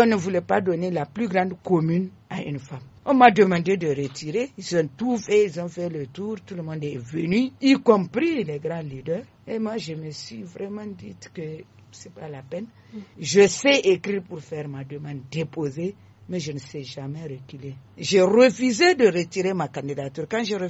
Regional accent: Zinder, Niger; also born or lived in Niamey; je suis en même temps de Niamey, de Zonder, et d'ailleurs je suis nigérienne. Je suis nigérienne parce que ma mère a deux côtés, ici vers le fleuve et puis Dosso. Mon père lui a 100% Zandérois et moi je suis Zandéroise, j'ai opté.

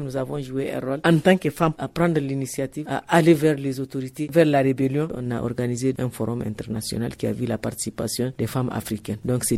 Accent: Tigidanar, Agadez, Niger; born there; Je suis née vers 1960 à Tigidanar, dans la commune d'Ingel, région d'Agadez.

